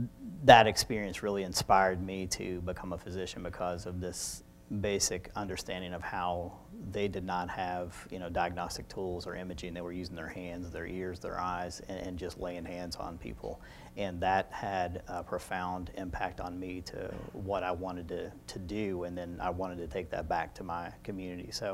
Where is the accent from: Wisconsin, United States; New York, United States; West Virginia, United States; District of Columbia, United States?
West Virginia, United States; Williamson; I grew up in Williamson, West Virginia, where I'm at now. And, you know, growing up in a small town with, you know, core community values